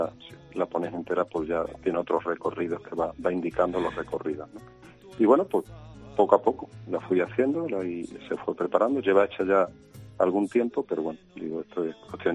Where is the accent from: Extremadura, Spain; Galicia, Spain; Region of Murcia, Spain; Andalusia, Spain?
Extremadura, Spain; Santa Marta de los Barros; Yo soy de Santa Marta de los Barros, yo estoy aquí a nada, de Badajoz nada, capital. Nada. Y claro, mis vivencias desde pequeño, con mis padres, ¿no? Yendo a comprar a Badajoz, yendo al médico a Badajoz